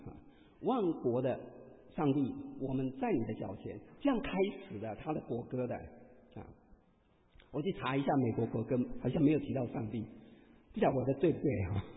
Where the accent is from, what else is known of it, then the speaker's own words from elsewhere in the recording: Auckland, New Zealand; 各位，你知道我是从新西兰来，我从奥克兰，所以要跟你谈一谈我的国家。